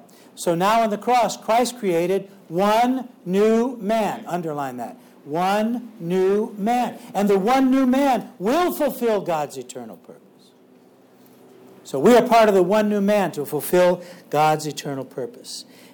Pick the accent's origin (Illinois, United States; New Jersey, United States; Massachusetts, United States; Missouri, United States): Missouri, United States; Ferguson; I grew up in Ferguson, Missouri, which is a very divided town racially.